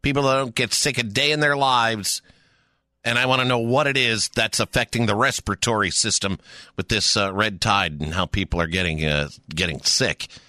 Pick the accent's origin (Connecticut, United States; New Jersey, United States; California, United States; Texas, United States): Connecticut, United States; now in Florida, United States; You know what was shocking to me when I moved to Florida from Connecticut? How much slower the pace is.